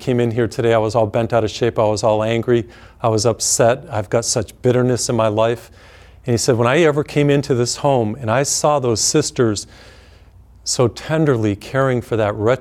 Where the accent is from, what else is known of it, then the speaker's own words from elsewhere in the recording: United States; growing up in the American culture as a male